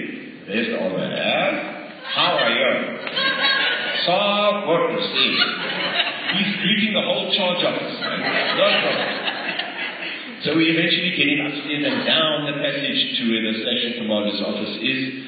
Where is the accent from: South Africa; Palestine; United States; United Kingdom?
South Africa; from South Africa